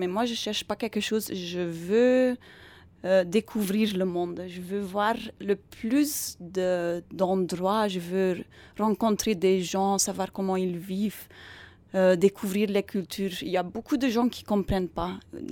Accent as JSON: {"language": "French", "region": "Flanders", "country": "Belgium", "also_born_or_lived": "Barcelona, Spain", "second_language": "French", "moved": "as an adult", "said": "je suis belge flamande."}